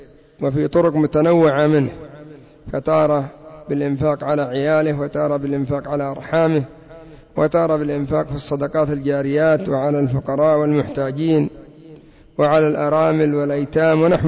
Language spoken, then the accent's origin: Arabic; Yemen; حتى عندنا في اليمن يذكرون من الأمثال ما يدل على هذا المعنى